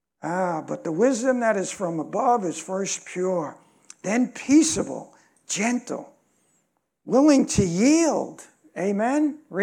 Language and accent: English; New York, United States; I'm at a disadvantage with that one. I'm from New York. I fly off the handle easily.